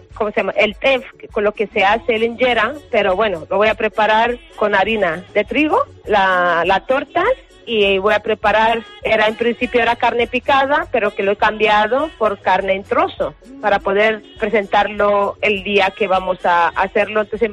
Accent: Addis Ababa, Ethiopia; Spanish is a second language; Yo soy de Etiopía, es que soy de Addis Abeba.

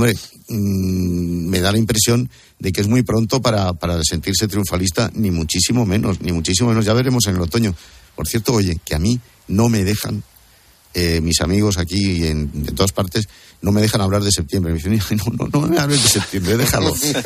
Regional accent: Spain; Yo como español

